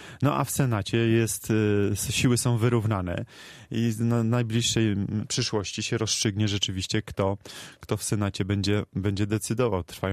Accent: Gorzów Wielkopolski, Lubusz Voivodeship, Poland; no to widzi pan, jak rodowity gorzowianin wspiera Gorzów.

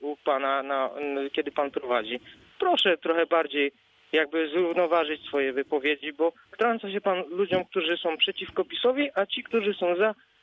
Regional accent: Zielona Góra, Lubusz Voivodeship, Poland; Tak, jestem z Zielonej Góry, pracuję, mam firmę.

